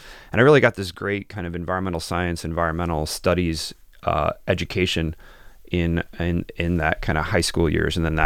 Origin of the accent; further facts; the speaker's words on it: Wisconsin, United States; I grew up in Wisconsin on a farm, so it's outside all the time as a child, working with animals, just exploring around.